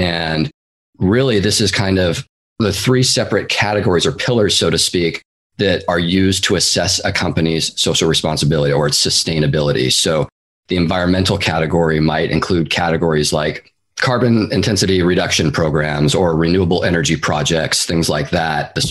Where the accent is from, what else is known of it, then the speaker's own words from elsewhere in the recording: Seattle, Washington, United States; I mentioned I grew up in the Seattle area. I think as a Pacific Northwesterner, I've always just kind of had an affinity for the outdoors.